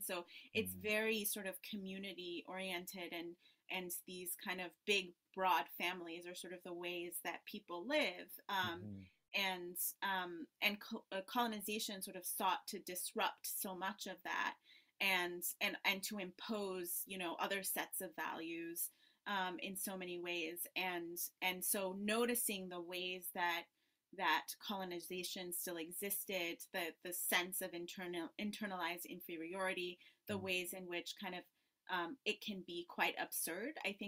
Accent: Tanzania; born there; I was born in Tanzania, which is a country that neither of my parents had deep connections to, but I was born there because my father was stationed to work there at the time.

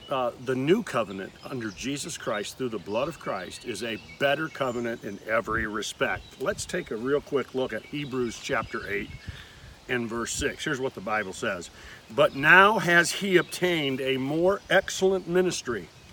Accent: New York, United States; I'm here from Boosti, New York

